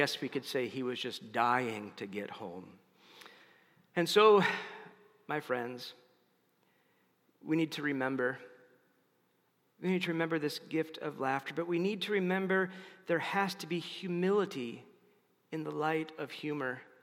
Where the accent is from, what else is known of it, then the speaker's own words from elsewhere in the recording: Madison, Wisconsin, United States; As many of you know, I'm from Madison, Wisconsin. 4 years of high school and 4 years of college in the 80s, and I went to a high school on the far west side.